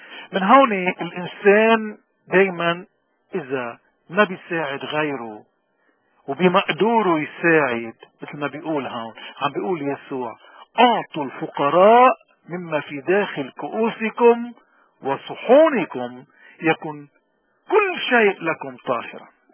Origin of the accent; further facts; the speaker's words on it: Lebanon; من هون نحن كلبنانيين وين ما نوجدنا، ما إلنا وجود إذا ما كان وطننا الأساس وطن الأم موجود.